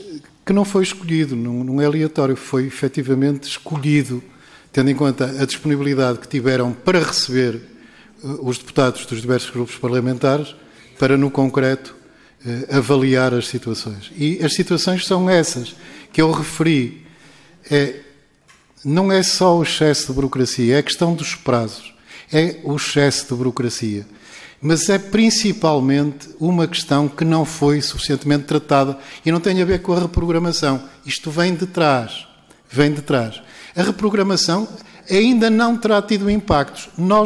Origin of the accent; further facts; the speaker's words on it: Minho, Portugal; sou do Minho, e portanto não me assusta nada ambientes muito pesados